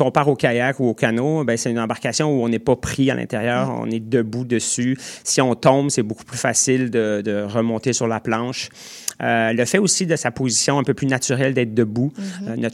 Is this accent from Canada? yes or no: yes; Quebec, Canada; born there; nous étions sur le bord de la rivière Petite Nation en Outaouais. Ma région natale